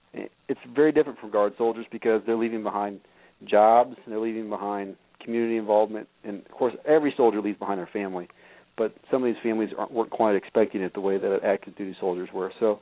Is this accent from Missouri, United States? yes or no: yes; Meadville, Missouri, United States; Well, I came from north central Missouri, small town called Meadville, born and raised there. I've kind of looked into my family history, and I found out that I'm an eighth-generation Missourian.